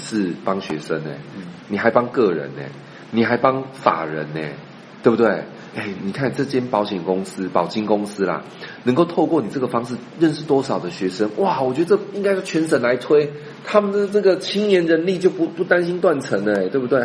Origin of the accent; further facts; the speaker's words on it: Taiwan; 有些时候我们台湾人哦，很容易把一些产业搞得不是让人观感那么好，